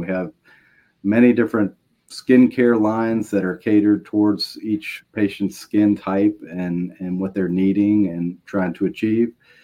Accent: Richmond, Virginia, United States; I was from Richmond, Virginia, and grew up there.

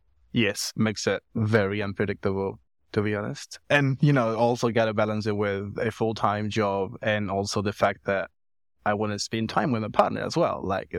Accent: Argentina; So I was in Buenos Aires in Argentina. I'm originally from Argentina.

